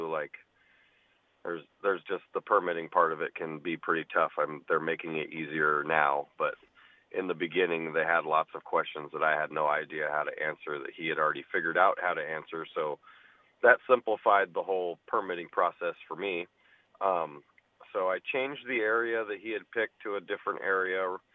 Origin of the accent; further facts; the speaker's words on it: Sitka, Alaska, United States; now in Kodiak, United States; I've lived in Kodiak for about 19 years now. I grew up in Sitka before that.